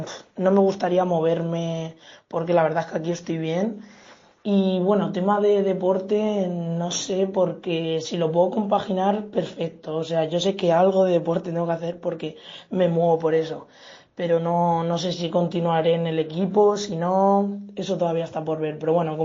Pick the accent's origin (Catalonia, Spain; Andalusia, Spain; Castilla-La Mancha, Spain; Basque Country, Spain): Castilla-La Mancha, Spain; Puertollano; en Puerto Llano, que es mi ciudad natal, estuve jugando hasta cadete segundo año. En esa edad tuve que jugar en mi pueblo y en otro